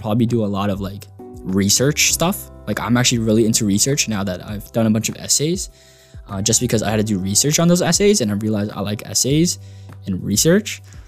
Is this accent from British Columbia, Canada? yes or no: no; Mississauga, Ontario, Canada; I'm from Mississauga. So I thought it'd be convenient that, you know, I live next to the university.